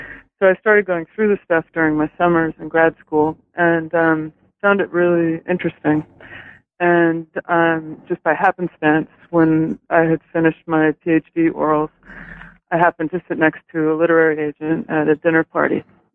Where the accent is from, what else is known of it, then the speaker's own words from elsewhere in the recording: New York City, New York, United States; also born or lived in England; Well, I was born in New York City, and I went to school in New York for the most part to a girls' school called Spence from first grade until I was in high school.